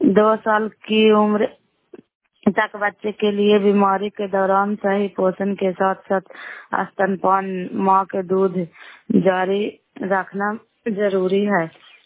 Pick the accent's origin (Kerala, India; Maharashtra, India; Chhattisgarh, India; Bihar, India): Bihar, India; नालंदा जिला कराए ब्लॉक की निवासी हूँ